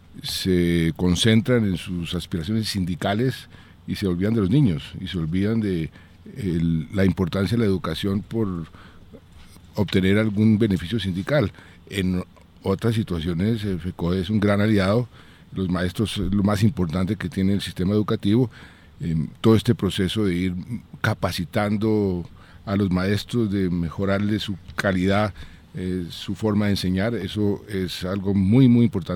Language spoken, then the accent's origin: Spanish; Colombia; y a mí me dio vergüenza como colombiano